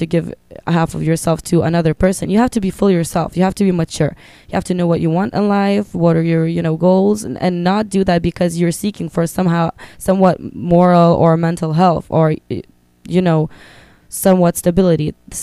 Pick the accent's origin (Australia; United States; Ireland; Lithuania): Lithuania; I moved here from Lithuania, which is a really small country with only a population of 3 million people in the Baltics. And I left all my friends, all my family back there.